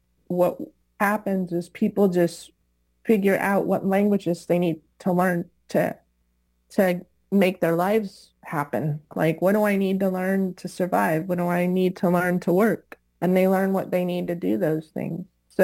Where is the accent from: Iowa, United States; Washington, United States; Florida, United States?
Florida, United States; Miami; And then I grew up in Miami and learned a lot of Spanish and became a teacher of Spanish, and so I was interested in Spanish.